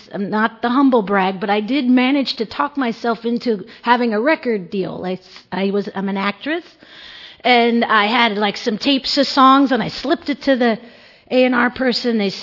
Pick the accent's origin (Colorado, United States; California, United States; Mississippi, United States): California, United States; Santa Barbara; I grew up in Santa Barbara in beach culture. And I have brothers and sisters. I'm one of five